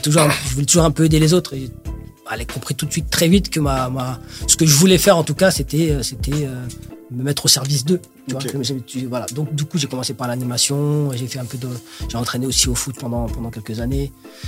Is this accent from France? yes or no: yes; Les Ulis, Île-de-France, France; Parce que je viens des Ulysses, ouais, effectivement.